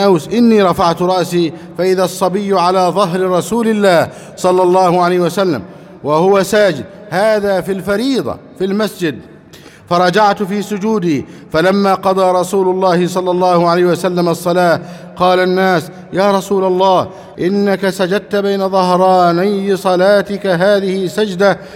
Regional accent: Egypt; اللهم احفظ بلدنا مصر أمناً أماناً وسائر بلاد المسلمين

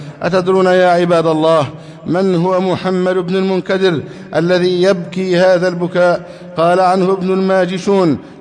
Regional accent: Egypt; اللهم احفظ بلدنا مصر أمنا أمانا، سخاء رخاء، وسائر بلاد المسلمين

